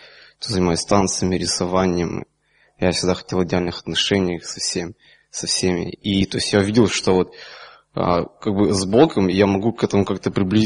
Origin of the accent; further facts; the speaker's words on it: Kharkiv, Kharkiv Oblast, Ukraine; Я сам из Харькова.